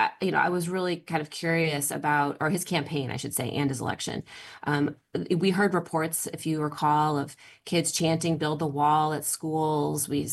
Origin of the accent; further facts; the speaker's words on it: Massachusetts, United States; I'm from Massachusetts, and I actually did a slightly different recruitment strategy in Massachusetts.